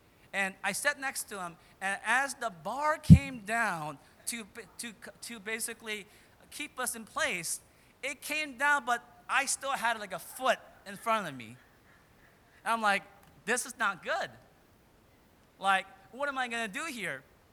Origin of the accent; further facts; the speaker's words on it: South Korea; moved away; I remember growing up in Korea, I had a cousin who was a little younger than I am.